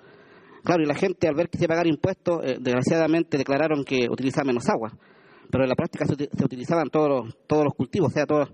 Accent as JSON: {"language": "Spanish", "region": "Antofagasta", "country": "Chile", "said": "Una situación muy especial vive mi pueblo, dado que estamos insertos en el desierto más árido del mundo"}